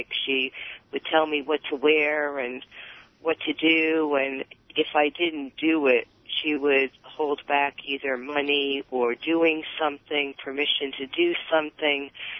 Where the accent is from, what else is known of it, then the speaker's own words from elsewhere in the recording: New Jersey, United States; I'm from New Jersey.